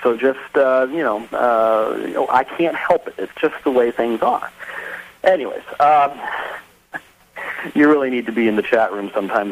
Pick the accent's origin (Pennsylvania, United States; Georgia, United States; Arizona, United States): Arizona, United States; Phoenix; I'm from Phoenix